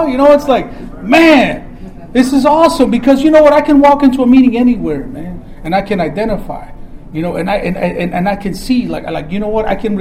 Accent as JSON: {"language": "English", "town": "Chicago", "region": "Illinois", "country": "United States", "said": "I'm from Chicago, Illinois. I don't know a single person on the East Coast, man."}